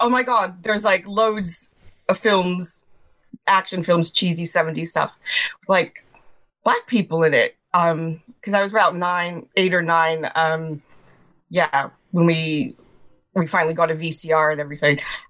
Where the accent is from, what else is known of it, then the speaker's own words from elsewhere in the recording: New York, United States; now in London, United Kingdom; I'm originally from Long Island.